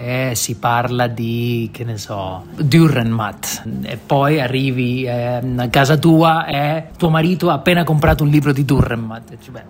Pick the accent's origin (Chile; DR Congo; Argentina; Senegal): Argentina; è da una parte molto difficile scrivere in Argentina, o essendo argentino della mia generazione, che io non ho proprio vissuto la dittatura, sono nato durante la dittatura